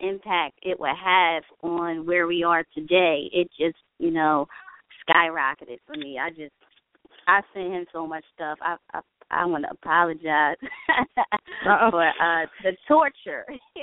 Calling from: New Jersey, United States; Hi, Dee Dee. … I'm calling from South Jersey.

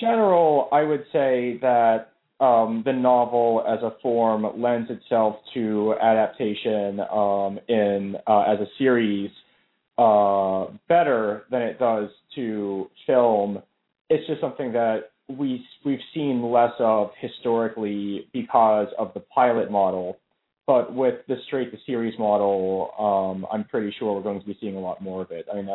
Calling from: Manhattan, New York, United States; I am calling from the island of Manhattan.

